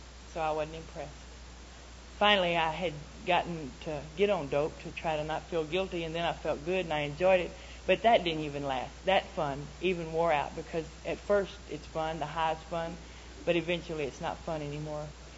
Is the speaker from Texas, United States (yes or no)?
yes; Texas, United States; I'm just a great big girl. I'm from Texas. You know, everything in Texas is big.